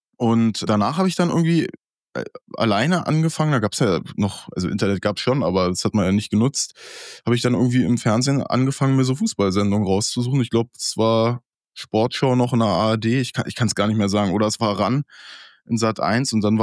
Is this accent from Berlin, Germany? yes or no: yes; Berlin, Germany; geboren bin ich in der Charité, dann bin ich groß geworden zwischen Wedding und Pankow, da Prinzenallee, Pankstraße.